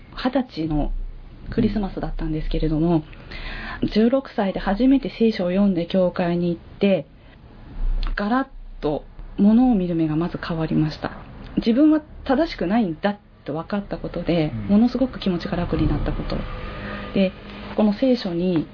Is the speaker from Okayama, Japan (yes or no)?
no; Saitama, Japan; also born or lived in Hachinohe / Yamagata; 生まれは八戸なんですが、はい、母が里帰り出産で八戸で産みました。でその当時山形県山形市に住んでいて、うん、で小学校6年生になる時に父親の転勤で埼玉に移りました。でその後ずっと埼玉に住んでいて、結婚してからもずっと埼玉の地元近くにいたんですけれども、